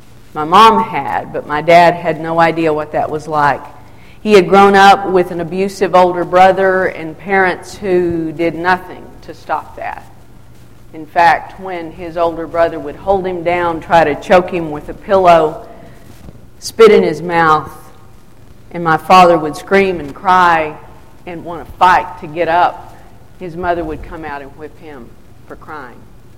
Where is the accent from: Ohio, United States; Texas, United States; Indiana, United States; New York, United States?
Texas, United States; Wichita Falls; I grew up in Wichita Falls. At the 10th and Broad Church of Christ.